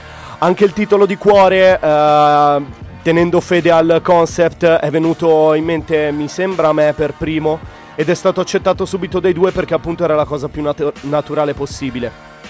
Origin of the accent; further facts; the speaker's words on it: Milan, Lombardy, Italy; io sono di Milano e lui di Trento